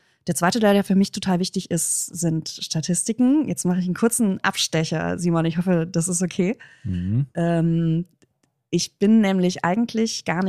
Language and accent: German; North Rhine-Westphalia, Germany; ich bin selber auch Rheinländerin.